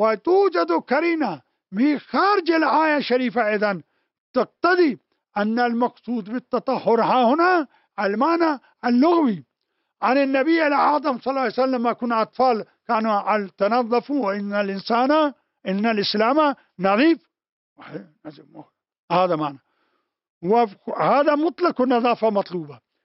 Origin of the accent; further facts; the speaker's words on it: Najaf, Najaf Governorate, Iraq; هذا عندنا في النجف يكون أبو رقبة